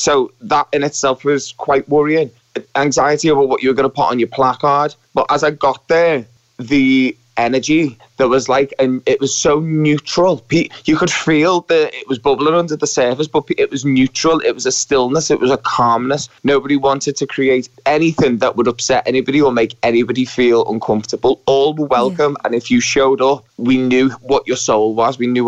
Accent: Crosby, North West England, United Kingdom; also born or lived in Toxteth; Yeah, I grew up in Crosby. I was born in Toxteth.

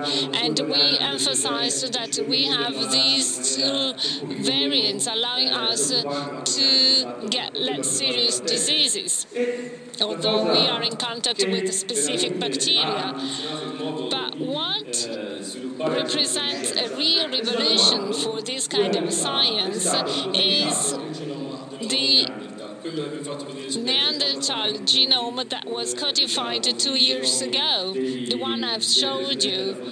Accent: Florence, Tuscany, Italy; English is a second language; You can understand easily that I'm from Florence.

